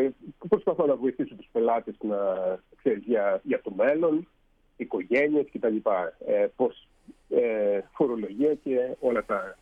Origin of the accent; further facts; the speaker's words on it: Greece; moved away as an adult; now in Pennsylvania, United States; Καταρχάς έφυγα από Ελλάδα μαζί με τη γυναίκα μου πριν το 1986. Τελειώσαμε χημική μηχανική στο Μετσόβιο και ήρθαμε για μεταπτυχιακές σπουδές στην Αμερική.